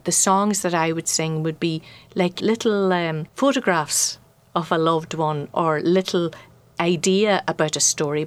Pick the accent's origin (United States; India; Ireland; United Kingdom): Ireland; first language Irish Gaelic; English is a second language; Well, that's my first language. Gaelic is my first language. My parents spoke it. Their parents spoke it. So it's going back generations.